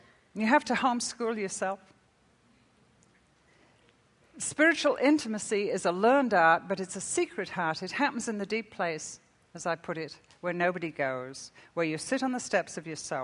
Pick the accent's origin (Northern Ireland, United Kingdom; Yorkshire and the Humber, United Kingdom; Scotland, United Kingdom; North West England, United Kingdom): North West England, United Kingdom; Liverpool; born there; I was born in Liverpool, England.